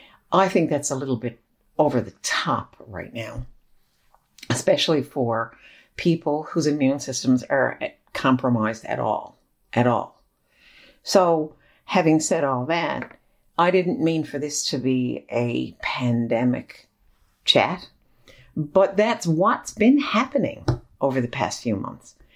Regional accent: Newfoundland and Labrador, Canada; Because I am a Newfoundlander and I do love this province.

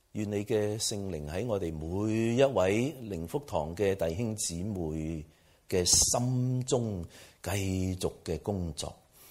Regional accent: China; 即係等於我哋中國人咧

